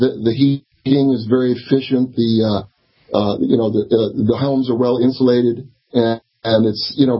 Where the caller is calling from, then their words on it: Los Angeles, California, United States; I'm calling from L.A.